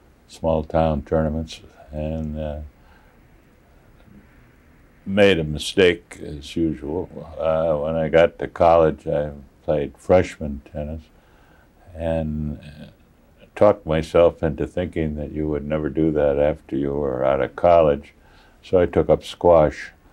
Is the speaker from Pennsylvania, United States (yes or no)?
no; Appleton, Wisconsin, United States; also born or lived in Middletown; Well, I was born in Middletown, Connecticut, which is a small town too. But I grew up in Appleton, Wisconsin, which had the two banks that I referred to.